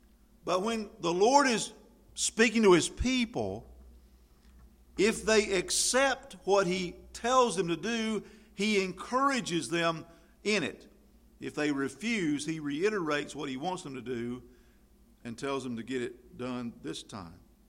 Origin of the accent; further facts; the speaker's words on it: Tryon, North Carolina, United States; But last night I was in my hometown, Tryon, driving through the town.